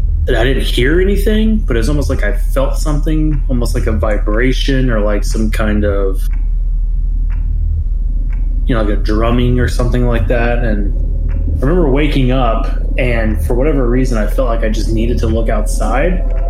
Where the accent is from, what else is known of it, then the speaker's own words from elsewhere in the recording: Kansas City, Missouri, United States; the only thing I can compare it to that I'm from Kansas City is like Arrowhead Stadium or like Kauffman Stadium.